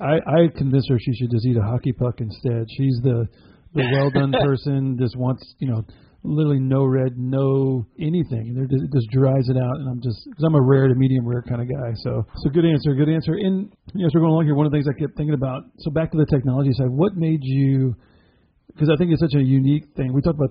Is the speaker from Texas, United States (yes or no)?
yes; Texas, United States; I'm, like I said, I grew up in Texas. It's pretty much what we're given that before we're given actual baby food down here.